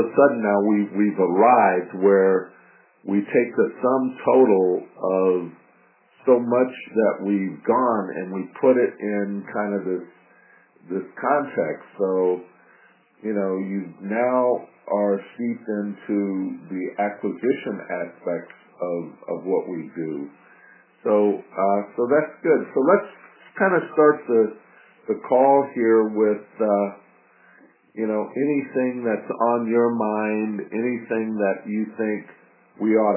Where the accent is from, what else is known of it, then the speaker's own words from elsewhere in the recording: San Diego, California, United States; also born or lived in San Francisco / Washington, D.C. / Ann Arbor; You know, I've dragged my family from, we're from San Diego, and then, you know, I started my career in San Francisco with Merrill Lynch